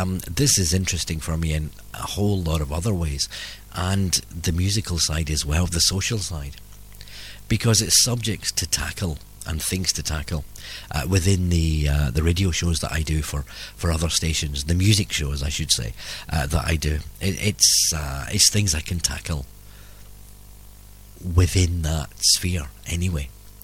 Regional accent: Glasgow, Scotland, United Kingdom; now in London, United Kingdom; I know I don't sound like a Crouch Ender. I'm originally from Glasgow, but I've been a Crouch Ender now for over 15 years. So I kind of consider myself a local.

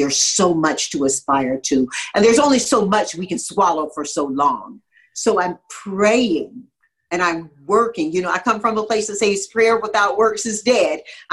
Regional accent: Tarboro, North Carolina, United States; born there; I was born in North Carolina, said it publicly before. Sometimes my kids like push their hands over their face, this nappy-headed little colored girl in Tarboro, North Carolina.

